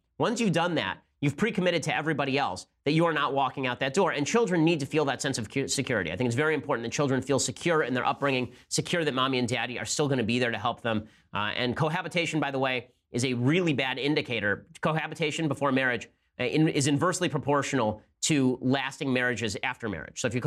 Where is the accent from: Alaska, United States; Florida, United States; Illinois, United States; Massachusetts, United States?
Illinois, United States; Chicago; born or raised there; also born or lived in Northwest Indiana